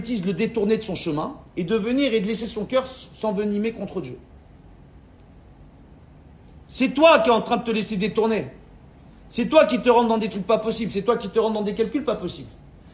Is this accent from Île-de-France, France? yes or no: yes; Sarcelles, Île-de-France, France; moi, j'ai grandi à Sarcelles, je sais faire en sorte qu'on accepte ce que je dis.